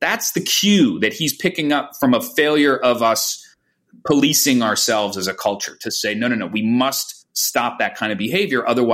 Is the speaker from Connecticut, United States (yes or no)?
yes; Greenwich, Connecticut, United States; our neighbor who lived a few doors away when I was growing up in Greenwich.